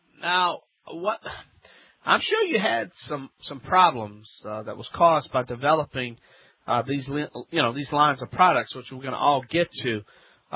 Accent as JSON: {"language": "English", "region": "Louisiana", "country": "United States", "said": "I'm the Cajun man from the Bayou Land."}